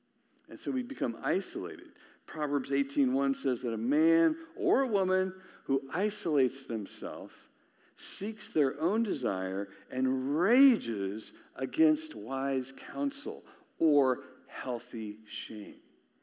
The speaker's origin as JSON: {"language": "English", "region": "California", "country": "United States", "said": "I'm from California. I don't know any Ohio State fans."}